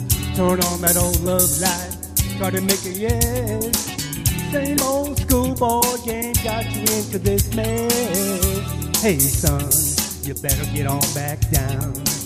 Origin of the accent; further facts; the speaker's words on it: Napa, California, United States; Welcome to Napa, California. … this is my hometown.